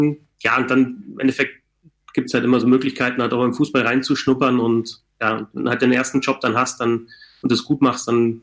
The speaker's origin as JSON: {"language": "German", "region": "Bavaria", "country": "Germany", "said": "ich komme jetzt aus Bayern, also Bayern 1."}